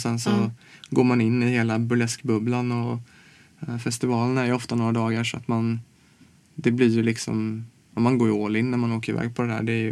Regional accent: Småland, Sweden; vi åker ner till Småland ibland och hänger där jag kommer ifrån.

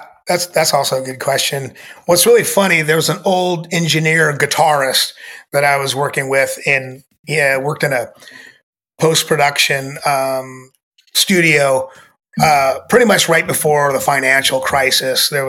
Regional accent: Seattle, Washington, United States; Growing up in Ballard, part of Seattle, I have this old upright piano that the family collected antiques.

